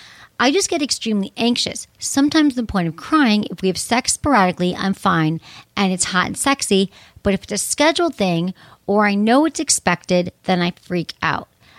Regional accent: Michigan, United States; This is from Mike, 48, in Michigan, my home state.

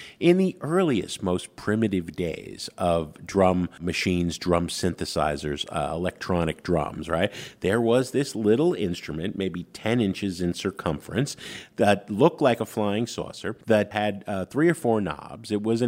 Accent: United States; I grew up in New York, New Jersey, right?

